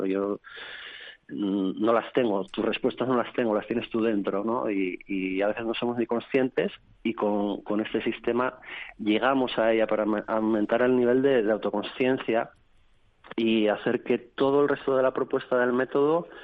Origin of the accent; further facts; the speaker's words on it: Asturias, Spain; Yo soy asturiano y, bueno, pues tenía sus vacas y su huerto.